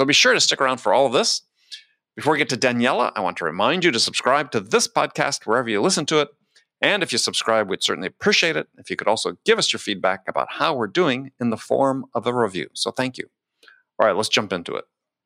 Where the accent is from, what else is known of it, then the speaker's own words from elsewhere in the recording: Wisconsin, United States; Well, I grew up in Wisconsin, so I'm familiar with all that.